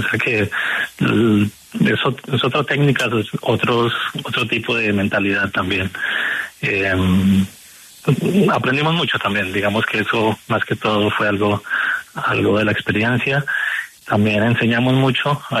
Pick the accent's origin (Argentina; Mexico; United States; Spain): United States; Chicago, Illinois; la mía, que soy de Chicago.